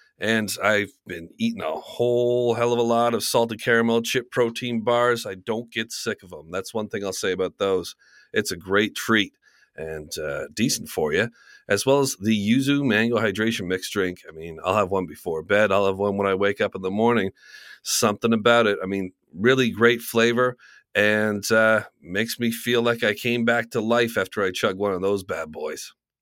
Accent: Canada; I'm Canadian.

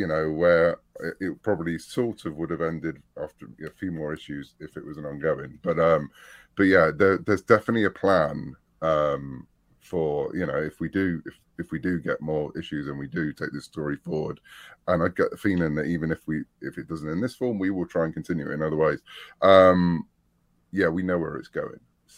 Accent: United Kingdom; I was brought up on Doctor Who in the UK

